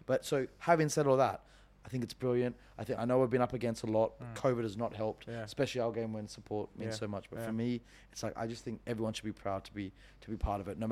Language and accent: English; Melbourne, Victoria, Australia; I'm from Melbourne originally.